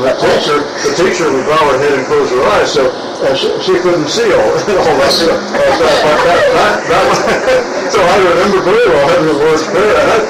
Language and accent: English; Maryland, United States; Public school down in my hometown. Eastern Shore, Maryland.